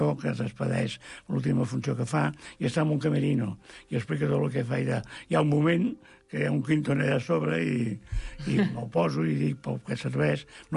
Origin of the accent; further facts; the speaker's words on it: Catalonia, Spain; jo sóc català de naixement i català de sistema i d'essència, no? I estimo Catalunya.